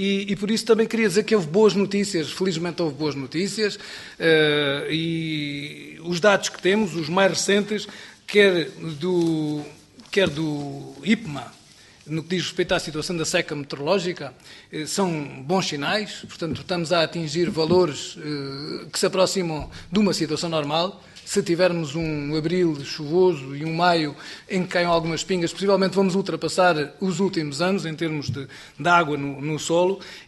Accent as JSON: {"language": "Portuguese", "town": "Portel", "region": "Évora", "country": "Portugal", "said": "eu sou de Évora, de Portel, mais concretamente, mas de Évora"}